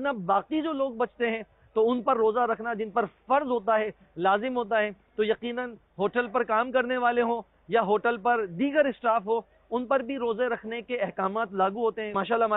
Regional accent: Hyderabad, Sindh, Pakistan; پیدائش بھی یہیں کی ہے, تو کچھ تو یادیں حیدرآباد سے وابستہ ہیں

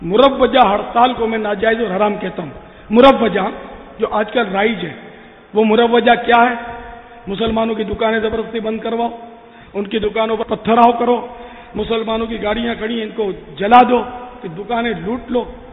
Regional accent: Karachi, Sindh, Pakistan; born there; میں تو اصلاً نسلاً پاکستانی ہوں, میری تو پیدائشی باب المدینہ میں ہوئی ہے.

